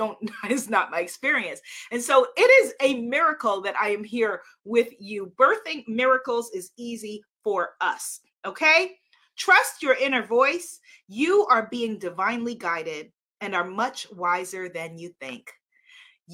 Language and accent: English; New York, United States; accent: New York; You can mock back my New York accent.